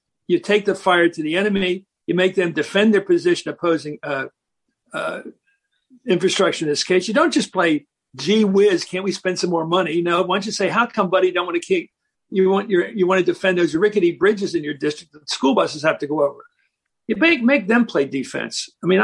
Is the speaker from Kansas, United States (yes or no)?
no; Philadelphia, Pennsylvania, United States; because in Pennsylvania, where I grew up in Philadelphia